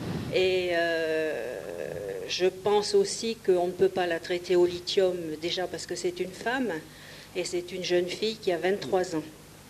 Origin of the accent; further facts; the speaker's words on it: Normandy, France; Je suis de Normandie, et là, bon, on a des échos, disons, plus lointains.